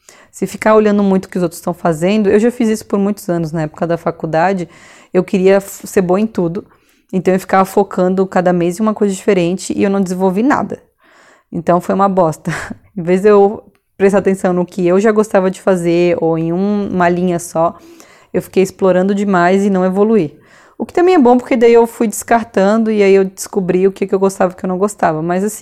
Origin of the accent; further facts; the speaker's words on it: Florianópolis, Santa Catarina, Brazil; Porque eu sou de Florianópolis, então tem esse sotaque engraçado.